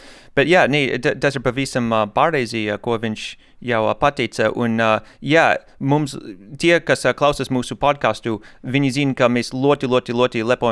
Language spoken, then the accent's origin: Latvian; United States; Latvian is a second language; now in Latvia; Oriģināli es esmu no Amerikas, un jā, es gribēju piedalīties tajā stipendija programma